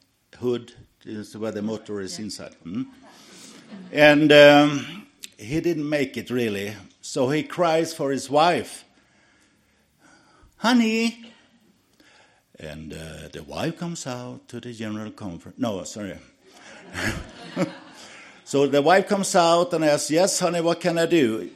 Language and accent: English; Sweden; English is a second language; We are born and raised in Sweden, and we're happy for that.